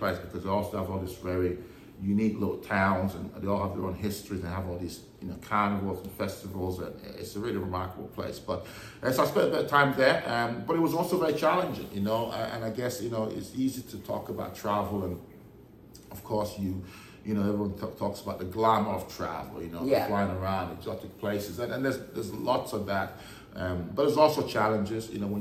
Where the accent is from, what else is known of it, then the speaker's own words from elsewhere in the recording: Nigeria; also born or lived in Germany; besides growing up in Nigeria, that my formative years in Nigeria